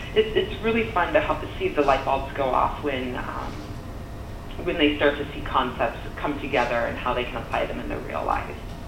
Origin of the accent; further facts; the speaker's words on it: Nebraska, United States; Well, I grew up in Nebraska, being super involved in 4-H.